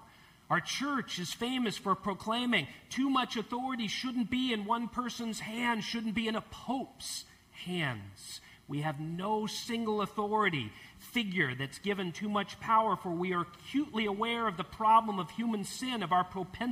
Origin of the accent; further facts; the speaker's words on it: United States; You see, I'm American. I suspect many of you are too. And we don't live in a monarchy, you know?